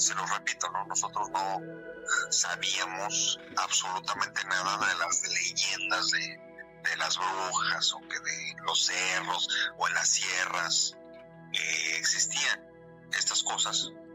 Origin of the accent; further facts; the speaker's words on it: Ecatepec, State of Mexico, Mexico; yo pasé mi niñez, más bien mi adolescencia, en Ecatepec, y saludos a la gente del Estado de México, en una colonia que se llama Parque Residencial Coacalco, en la tercera sección.